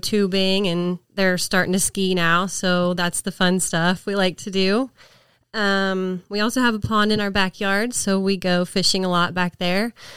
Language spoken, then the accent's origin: English; Kansas, United States; Little bit about myself. I was born and raised in South Central Kansas.